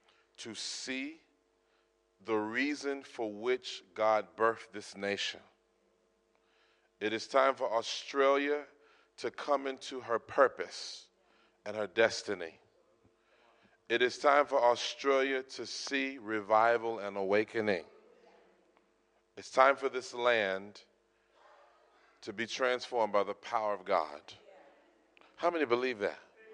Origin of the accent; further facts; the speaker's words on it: United States; I'm from America, so we tend to be a little bit on the louder side.